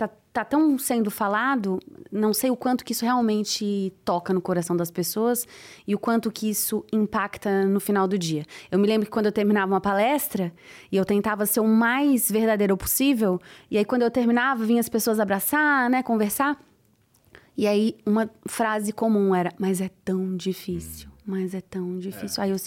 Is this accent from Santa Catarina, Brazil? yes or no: yes; Florianópolis, Santa Catarina, Brazil; Eu sou de Florianópolis, uma região pesqueira, né? Ali no Vale do Itajaí.